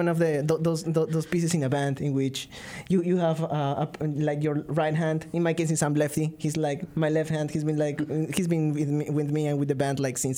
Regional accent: Peru; moved away as an adult; I'm originally from Peru.

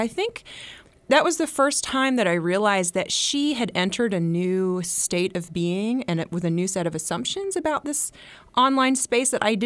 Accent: United States; And that seemed so foreign to me as an American.

